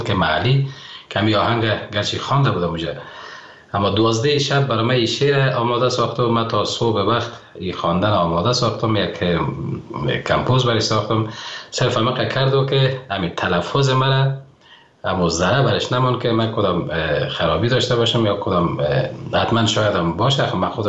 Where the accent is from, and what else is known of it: Afghanistan